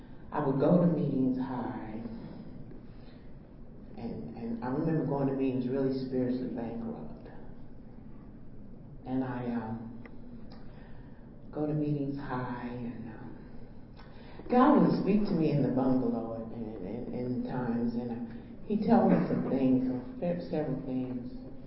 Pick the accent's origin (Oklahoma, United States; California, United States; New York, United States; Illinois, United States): Illinois, United States; Chicago; I'm originally a Chicagoan. Maybe when I get a little more warmed up, you will feel my Chicago flavor.